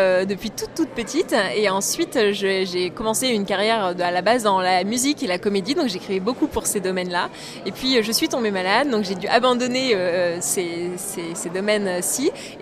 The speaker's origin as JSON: {"language": "French", "region": "Hauts-de-France", "country": "France", "said": "Alors je suis pas sur Crépy même, mais j'habite dans l'Oise, de l'autre côté de Compiègne, mais je suis de l'Oise."}